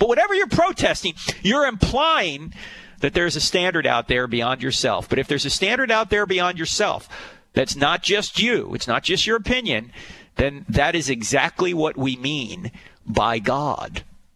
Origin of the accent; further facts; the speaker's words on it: New Jersey, United States; And I'm originally from New Jersey, so WMCA I used to listen to.